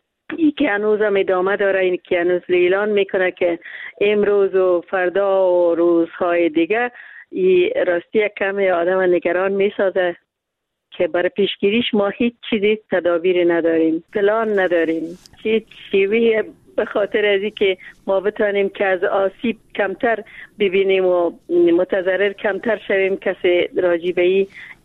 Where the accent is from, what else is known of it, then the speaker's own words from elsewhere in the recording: Laghman, Afghanistan; نمیال در ولایت ما در ولایت لغمان که خبر دارم بسیار زمین ها را هم دریا خراب کرده و برده